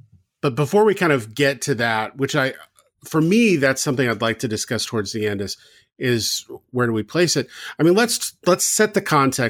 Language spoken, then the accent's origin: English; Southern United States, United States; I grew up in the South and kind of went through most of my K through 12 in the South.